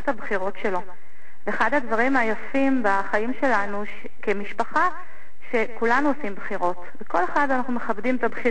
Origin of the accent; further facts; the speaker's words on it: Orot, Southern District, Israel; born there; נולדתי במושב אורות עם מחלת עיניים.